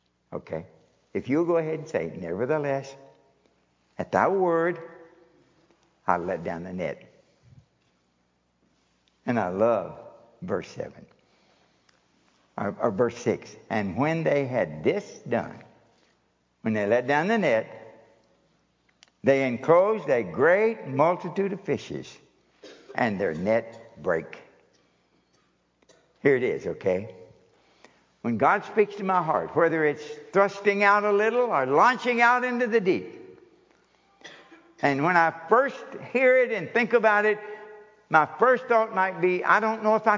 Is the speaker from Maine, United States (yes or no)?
no; Kentucky, United States; dear Lord, I'm from Kentucky. We have a real hard time with English.